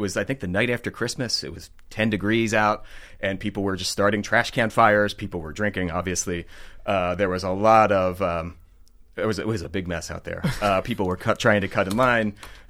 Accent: Philadelphia, Pennsylvania, United States; Yeah, I grew up in Roxborough, row home there.

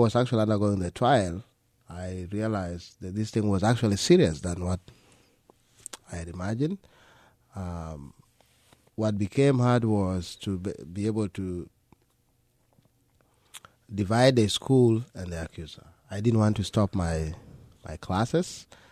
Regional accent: Philadelphia, Pennsylvania, United States; So when I grew up here in Philadelphia, I went to Chestnut Hill

